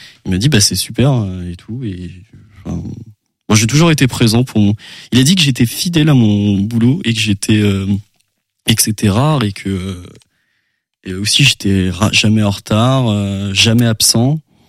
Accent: Angers, Pays de la Loire, France; Moi, je suis 100% angevin.

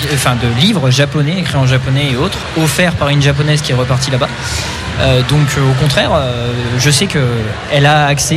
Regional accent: France; Heureusement qu'on est français.

